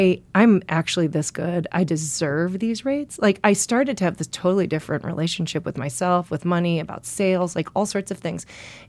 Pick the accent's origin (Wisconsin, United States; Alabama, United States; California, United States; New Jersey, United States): Wisconsin, United States; Milwaukee; In Milwaukee.